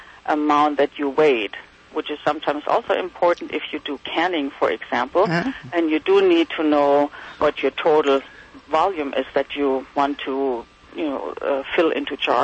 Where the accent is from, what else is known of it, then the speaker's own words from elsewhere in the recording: Wiesbaden, Hesse, Germany; English is a second language; moved away as an adult; now in Long Island, United States; Currently, as you can hear, I'm from Germany. I moved 10 years ago from Wiesbaden to Long Island.